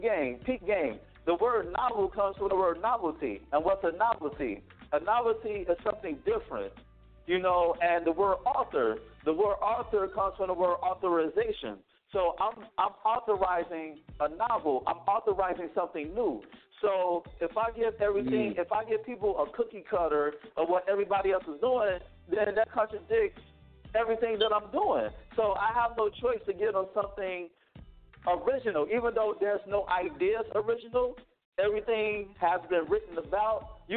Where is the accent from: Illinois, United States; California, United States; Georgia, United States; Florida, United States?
Illinois, United States; Chicago; Like I'm from Chicago, right? So when I was growing up, when everybody was rocking French braids and baldies, I was rocking locks.